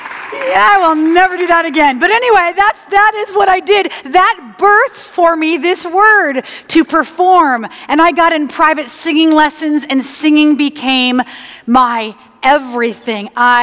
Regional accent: San Clemente, California, United States; So I'm the youngest of 4 girls. We grew up in San Clemente, and we had a lot of fun.

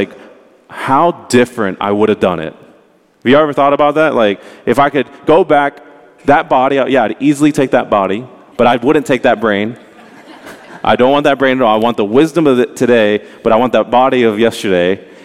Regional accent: Dallas, Texas, United States; again, I grew up in Dallas, I'd be telling a Texan in the summer, you know it's hot in the summer.

